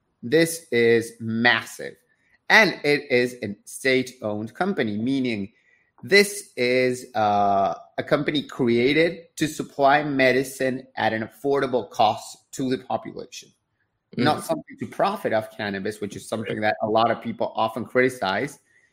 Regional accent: Argentina; people who watch this show know I'm from Argentina.

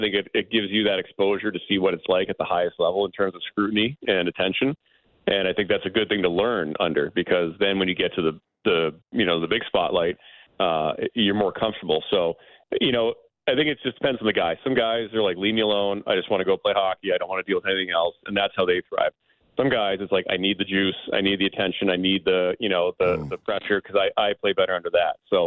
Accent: Boston, Massachusetts, United States; Like, I'm a guy from Boston.

